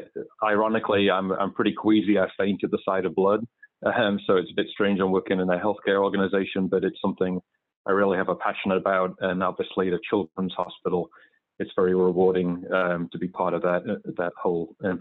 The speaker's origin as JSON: {"language": "English", "region": "England", "country": "United Kingdom", "moved": "as an adult", "lives_now": "United States", "said": "I'm originally from England. You can probably tell from my accent."}